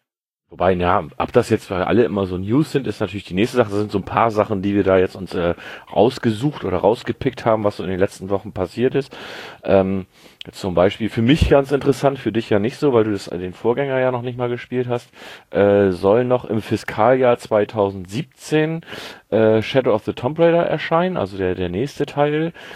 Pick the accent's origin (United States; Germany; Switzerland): Germany; Northern Germany; Als Norddeutscher weiß man das doch.